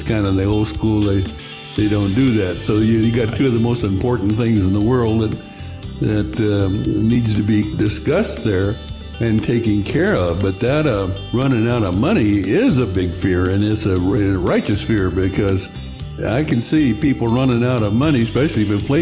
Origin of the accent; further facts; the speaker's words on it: Phoenix, Arizona, United States; also born or lived in Florida; So we moved up from Florida, which was kind of perpetual gray where we were, and or brown, and then grew up in Phoenix, perpetual brown.